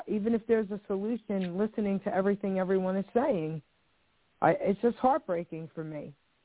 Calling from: New Jersey, United States; Hey, I'm calling from New Jersey.

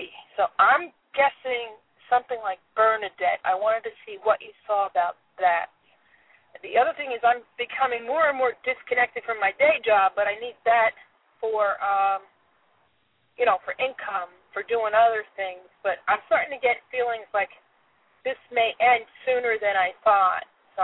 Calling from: Connecticut, United States; I'm calling you from Connecticut.

